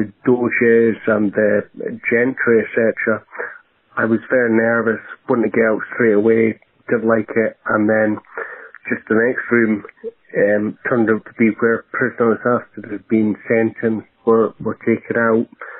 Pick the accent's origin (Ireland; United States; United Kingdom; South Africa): United Kingdom; Scotland; I'm from Scotland.